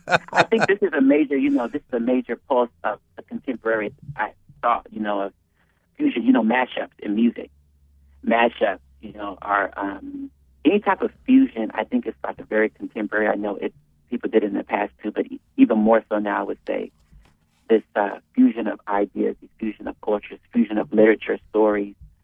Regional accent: Oakland, California, United States; also born or lived in Berkeley; And it will open in my hometown in Berkeley, which is close to Oakland, where I'm from.

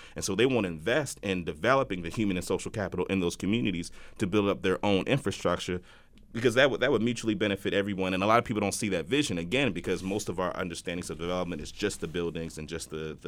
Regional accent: United States; I mean, I'm from Howard Park. I grew up in Howard Park. It's a, you know, very middle-class community, very elderly community.

